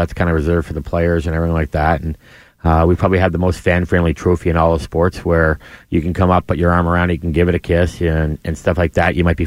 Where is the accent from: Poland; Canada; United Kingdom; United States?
Canada; yeah, and as a Canadian boy, that's just alcohol abuse, in my opinion.